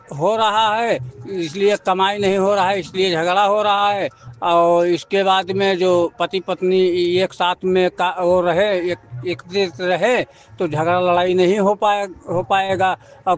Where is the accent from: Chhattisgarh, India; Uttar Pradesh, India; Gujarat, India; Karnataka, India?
Uttar Pradesh, India; Pipra Padarat; पिपरा पदारत का रहने वाला हूँ, जिला बहराइच, थाना प्रयागपुर, तहसील प्रयागपुर का रहने वाला हूँ।